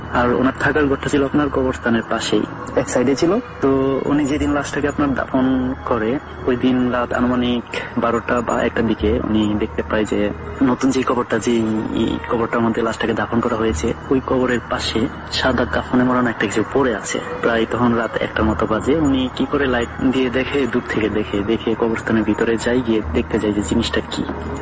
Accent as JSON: {"language": "Bangla", "town": "Kishoreganj", "region": "Dhaka Division", "country": "Bangladesh", "tie": "born or raised there", "moved": "yes", "lives_now": "Iraq", "said": "আমার বাড়ি কিশোরগঞ্জ জেলার গোছিহাটা গ্রামে, আর বর্তমানে আমি ইরাকের কুর্দিস্তানে থাকি।"}